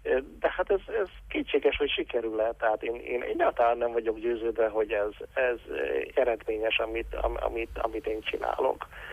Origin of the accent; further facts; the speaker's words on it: Hungary; hogy attól én még nagyon erősen magyar vagyok, hogy liberális eszményeim vannak